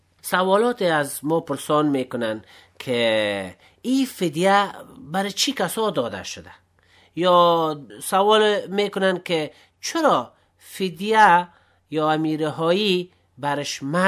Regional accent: Afghanistan; ما هم افغان هستیم، ما هم از امو مرز و بوم و از امو سرزمین با شعار افغانستان هستیم.

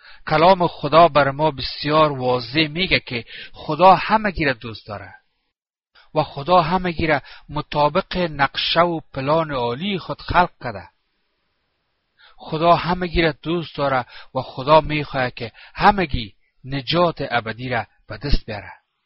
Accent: Afghanistan; بله بله، من افغان هستم.

